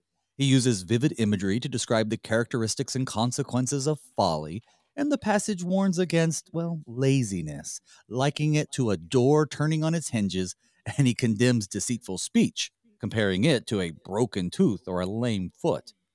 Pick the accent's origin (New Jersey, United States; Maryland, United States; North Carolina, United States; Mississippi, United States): North Carolina, United States; Nope, I'm from North Carolina. I don't use my accent anymore, though.